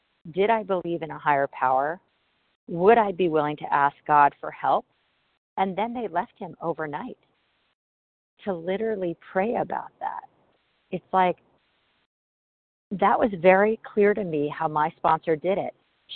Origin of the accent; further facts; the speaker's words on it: California, United States; from Southern California, gratefully recovered today